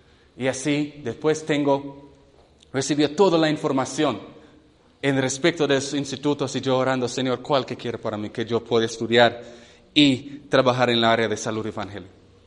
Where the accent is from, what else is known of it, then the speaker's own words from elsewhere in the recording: Jamaica; Estaba en la universidad en Jamaica. Nací en Jamaica. Entonces, allá, estaba en casa.